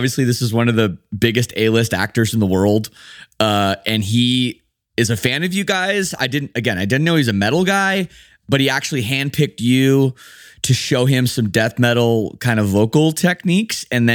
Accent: Canada; being Canadian and stuff always is tough to break ground in the States

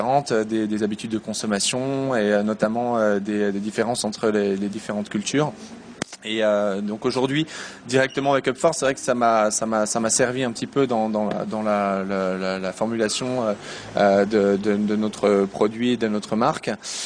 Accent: France; Effectivement, j'ai grandi en France, puis j'ai étudié à l'étranger, notamment au Canada, aux États-Unis, en Espagne.

